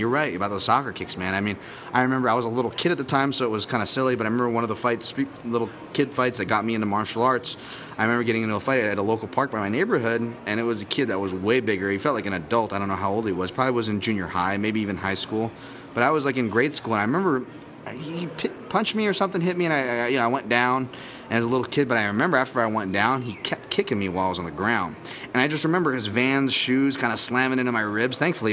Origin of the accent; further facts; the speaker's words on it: Hawaii, United States; despite being Hawaiian, I did not see this Icon show live.